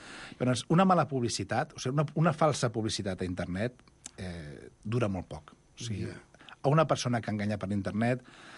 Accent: Granollers, Catalonia, Spain; Jo sóc de Granollers.

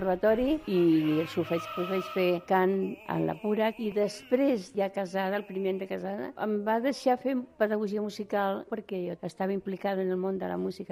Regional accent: Barcelona, Catalonia, Spain; born there; also born or lived in Madrid; Tot i que soc nascuda a Barcelona, tenint jo 3, 4, 5 anys, van ser 2, 3 anys a Madrid

